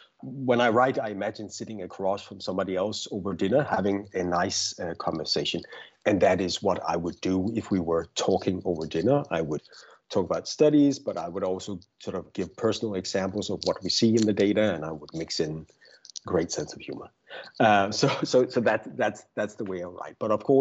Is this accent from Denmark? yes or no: yes; Denmark; first language Danish; English is a second language; Danish is my first language and English is my second.